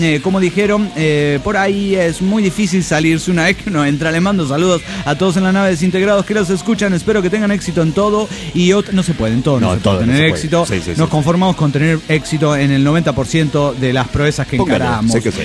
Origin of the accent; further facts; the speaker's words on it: Guerrero, Mexico; a regresar a mi tierra, guerrero.